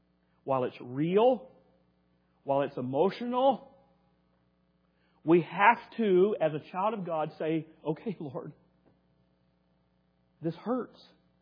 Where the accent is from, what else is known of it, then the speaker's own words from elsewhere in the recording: the South, United States; I say that as a Southerner, by the way, so Southerners, don't get mad at me, I am one.